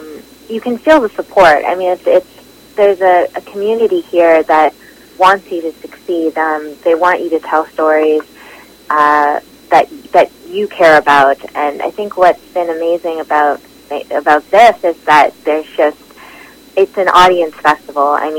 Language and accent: English; Canada; being a Canadian, an Indo-Canadian